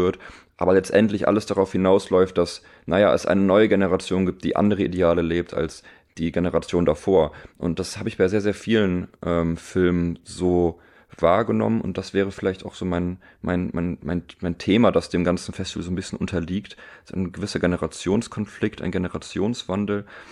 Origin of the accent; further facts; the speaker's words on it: Aachen, North Rhine-Westphalia, Germany; was mir als Aachener ja sehr, sehr nahe steht